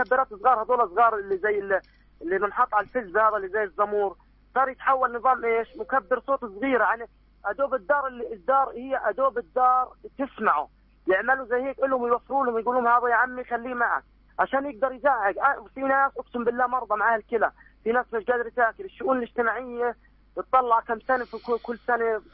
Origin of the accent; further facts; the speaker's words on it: Gaza Strip, Palestine; أنا بالنسبة لي أنا كمواطن من غزة